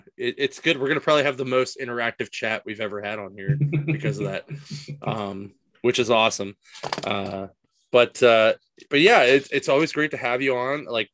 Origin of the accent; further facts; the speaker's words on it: St. Marys, Pennsylvania, United States; And I am from St. Mary's, and that is my hometown beer. I grew up with them.